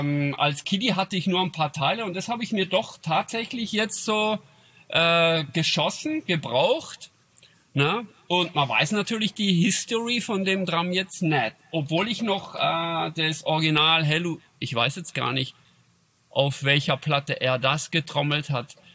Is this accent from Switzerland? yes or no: yes; Switzerland; aber bei uns in Schweiz, der Deutsch, gibt's das.